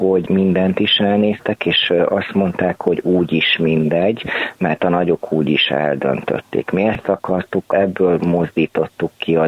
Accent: Szigetszentmiklós, Pest, Hungary; Én a Szigetszentmiklós alsó Bucka város részből származom, rövidítve Bucka, itt 11 ezer ember él

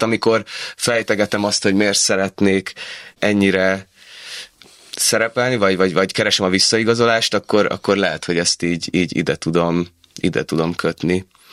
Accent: Greece; hát nehezen tudnám elrejteni, hogy görög vagyok.

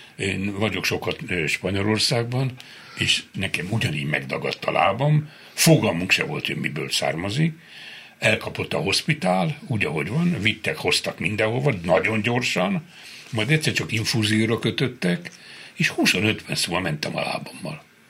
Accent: Hungary; Azért tudom, mert én magyarnak születtem

